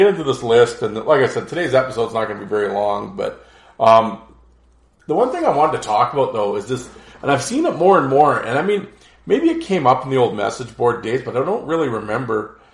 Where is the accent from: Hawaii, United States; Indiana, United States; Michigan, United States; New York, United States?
Michigan, United States; Detroit; But then again, I grew up in Detroit and saw real men like Probert, Koser, and McCarty.